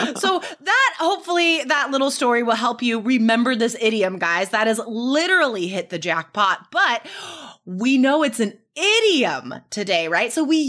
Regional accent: Carson City, Nevada, United States; When I was in high school, I grew up in Nevada, Carson City, Nevada

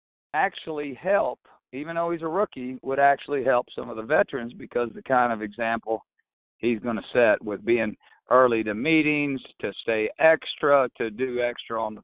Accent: Oklahoma, United States; I'm from Oklahoma originally, so you know I like wrestling.

